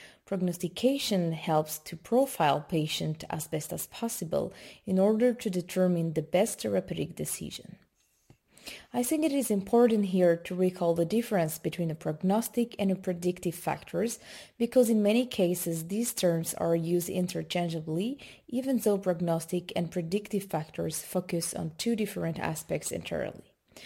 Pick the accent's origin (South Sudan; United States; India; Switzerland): Switzerland; Geneva; I'm a gastroenterologist from Geneva, Switzerland.